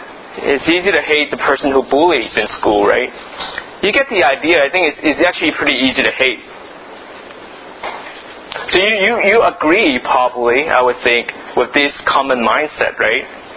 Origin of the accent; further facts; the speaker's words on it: Memphis, Tennessee, United States; I grew up in Memphis, right? Where the division of black and white is still really a matter of much of life. Being Chinese wasn't easy.